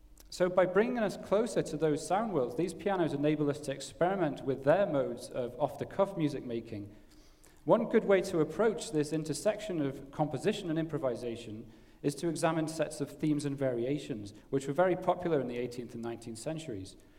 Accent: Newcastle, North East England, United Kingdom; As a boy growing up in Newcastle, England

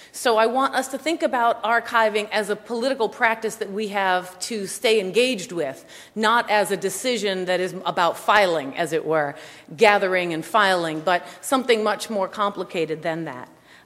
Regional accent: Bronx, New York, United States; I'm from the Bronx. I'm from the Northeast Bronx, Co-op City.

